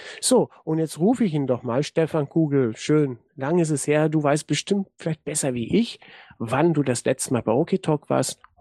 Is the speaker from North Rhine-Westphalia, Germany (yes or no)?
yes; North Rhine-Westphalia, Germany; in meiner alten Heimatstadt, in der Gegend von Münster, Nordrhein-Westfalen.